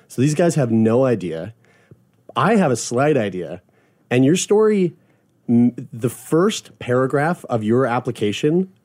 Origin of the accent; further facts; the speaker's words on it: Lower Sackville, Nova Scotia, Canada; Dude, I'm from Lower Sackville.